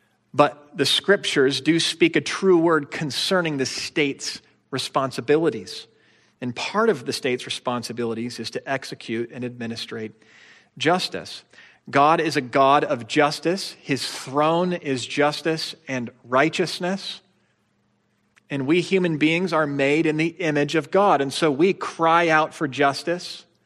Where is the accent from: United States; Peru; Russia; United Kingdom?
United States; the North; I grew up in the North, and maybe this is way overgeneralization, but my experience is that some of us who grew up in the North, Martin Luther King was a hero